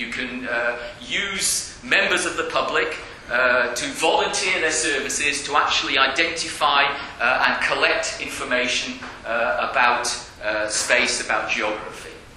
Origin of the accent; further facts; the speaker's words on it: Glasgow, Scotland, United Kingdom; it's always nice to come back to Edinburgh, and I say that as a Glaswegian.